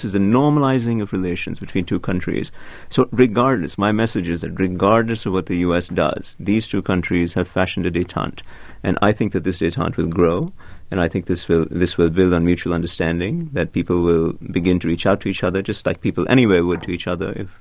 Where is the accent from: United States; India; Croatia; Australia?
India; as a child growing up in India